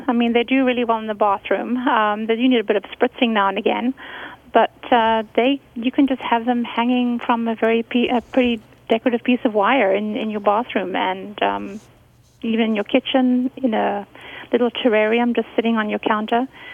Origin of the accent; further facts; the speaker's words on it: Zimbabwe; No, I'm actually from Zimbabwe.